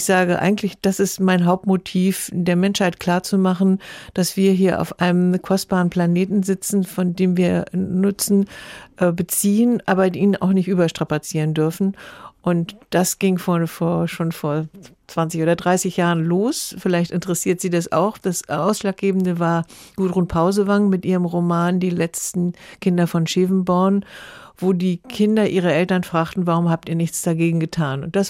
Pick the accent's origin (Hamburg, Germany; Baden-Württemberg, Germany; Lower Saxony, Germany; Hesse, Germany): Lower Saxony, Germany; also born or lived in Bavaria; eine grundsolide Heimat, die ich sehr, sehr lieben gelernt habe als Niedersachse und dazwischen eben auch in Bayern lange Zeit gewesen.